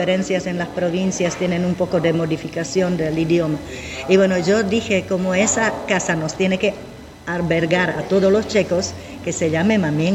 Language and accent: Spanish; Ostrava, Moravian-Silesian Region, Czechia; Spanish is a second language; porque yo soy de Ostrava y de Beskidy es toda la parte montañosa que nos rodea